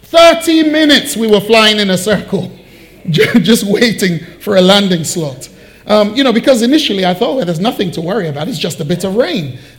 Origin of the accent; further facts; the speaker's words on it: Nigeria; now in United States; I'm Nigerian descent. I was born in Nigeria. I spent early years of my life in Nigeria.